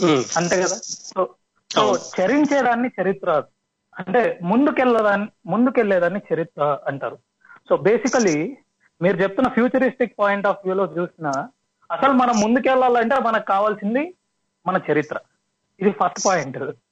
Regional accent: Hindupur, Andhra Pradesh, India; Actually నా స్వస్థలం హిందూపూర్ అండి.

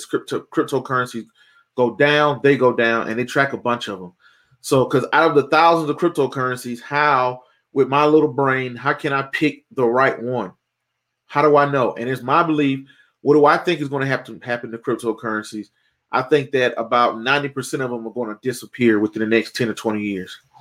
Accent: Grovetown, Georgia, United States; Grovetown, Georgia. That's my hometown.

